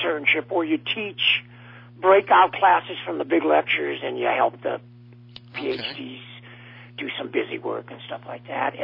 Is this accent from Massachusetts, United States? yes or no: no; Omaha, Nebraska, United States; Well, it was good. I lived in a neighborhood called South Omaha, which was actually near the stockyards and near all the packing plants that were there in the 40s and 50s and 60s.